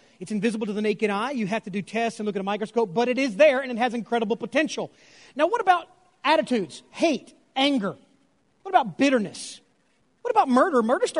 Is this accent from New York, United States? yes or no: no; Louisiana, United States; I'm from Louisiana, and I go deer hunting all the time when I was there.